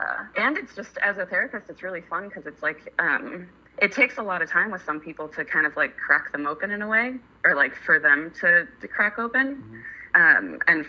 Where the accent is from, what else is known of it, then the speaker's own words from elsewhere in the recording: Michigan, United States; moved away as an adult; also born or lived in Chicago / Australia / New York City; now in San Francisco, United States; I grew up in Michigan, but my pathway, I went to college in Chicago, and then lived in Australia for 2 years.